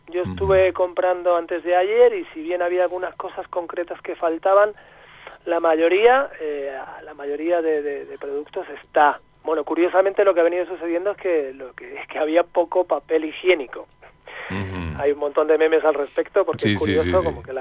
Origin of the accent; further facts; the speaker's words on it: Madrid, Community of Madrid, Spain; now in Neuquén, Argentina; yo soy de Madrid, pero llevo viviendo 7 años ahí en Neuquén, y hemos venido a pasar un tiempito aquí